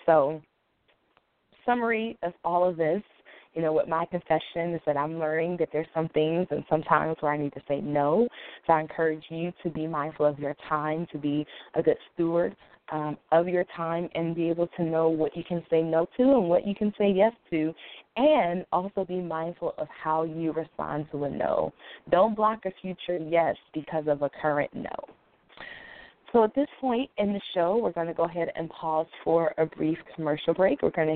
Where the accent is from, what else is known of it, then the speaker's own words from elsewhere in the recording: Cleveland, Ohio, United States; I spent a large portion of my childhood growing up in Cleveland, Ohio